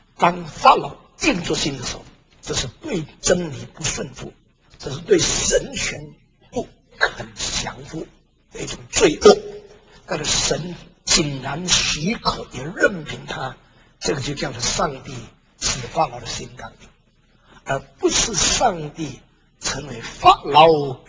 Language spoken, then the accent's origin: Chinese; Indonesia; 还要问我从印尼来的